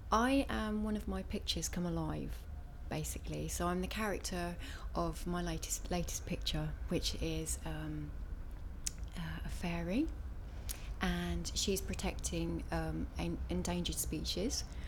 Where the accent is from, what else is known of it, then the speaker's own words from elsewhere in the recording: Northampton, East Midlands, United Kingdom; I'm 39, and I'm from Northampton.